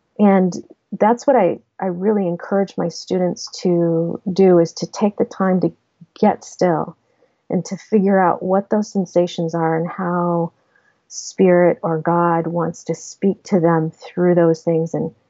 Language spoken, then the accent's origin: English; Flint, Michigan, United States; now in Detroit, United States; Actually, I come from Flint. And I was born in Flint and raised there. And I made it down to Detroit because I needed to work.